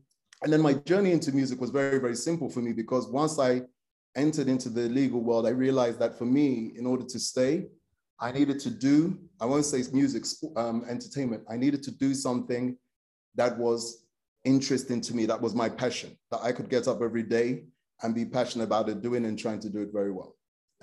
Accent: London, United Kingdom; Obviously, you know, growing up in London, that's kind of normal.

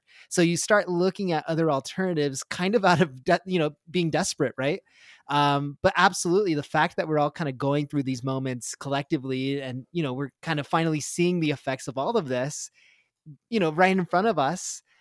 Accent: United States; it kind of just makes me sick as an American.

